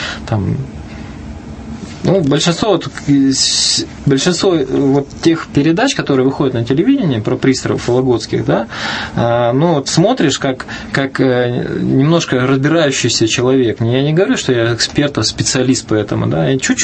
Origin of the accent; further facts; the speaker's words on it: Arkhangelsk Oblast, Russia; я сам родом из Архангельской области